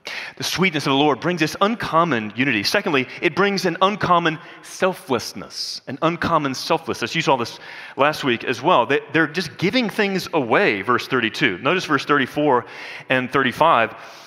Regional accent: the South, United States; I love the South. I'm from the South. I love being from the South.

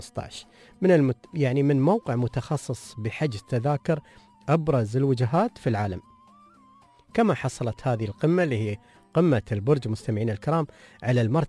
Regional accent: Dubai, United Arab Emirates; في دولة الإمارات وبالتحديد عندنا في دبي

